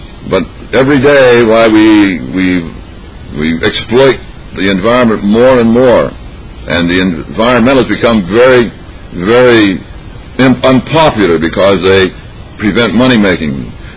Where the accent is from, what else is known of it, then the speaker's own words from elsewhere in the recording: McKeesport, Pennsylvania, United States; I remember my hometown was McKeesport, PA. I don't know anybody boasts to believe McKeesport, PA. We lived in the smoke of Pittsburgh.